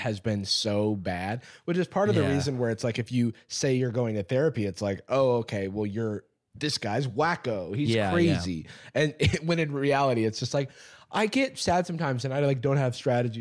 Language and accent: English; Florida, United States; I'm from Florida, which is worse.